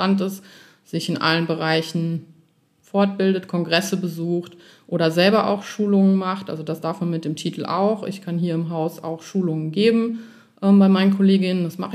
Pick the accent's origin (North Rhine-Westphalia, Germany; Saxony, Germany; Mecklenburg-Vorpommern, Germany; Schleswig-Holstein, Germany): North Rhine-Westphalia, Germany; Olpe; Ich komme gebürtig aus Olpe.